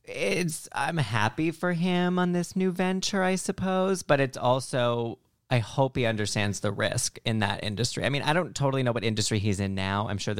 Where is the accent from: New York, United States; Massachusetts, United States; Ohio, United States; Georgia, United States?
New York, United States; I'm of the mentality, I think, as a New Yorker living in California prior